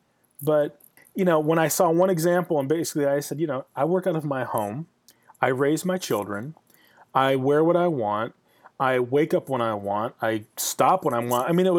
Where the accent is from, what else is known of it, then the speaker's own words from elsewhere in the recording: Midwest, United States; I'm from the Midwest and you plan and you worry and you freak out. And then, you know, worrying is an art form where I'm from, you know?